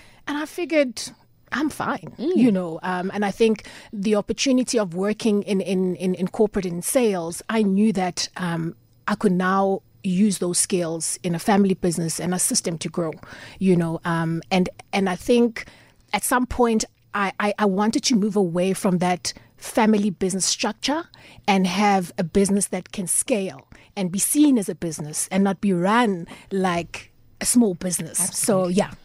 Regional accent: Soweto, Gauteng, South Africa; also born or lived in Glen Vista; So I grew up in Soweto, right? I moved to Glen Vista, which I spent most of my youth years.

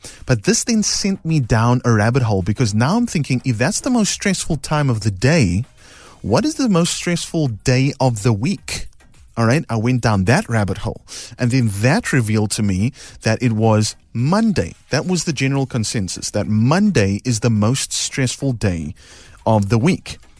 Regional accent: South Africa; being South African

